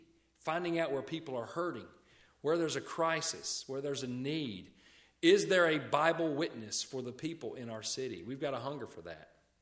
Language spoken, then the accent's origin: English; Memphis, Tennessee, United States; now in Richmond, United States; But, you know, when we're from Memphis. Well, we're not born there, but we grew up there.